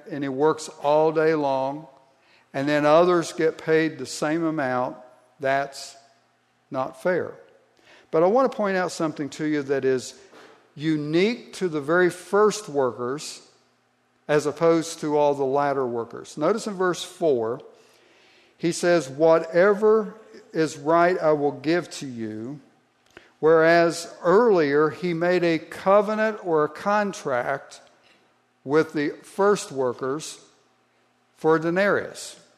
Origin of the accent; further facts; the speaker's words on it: Ohio, United States; Now, where I grew up in Southeast Ohio, labor unions were big.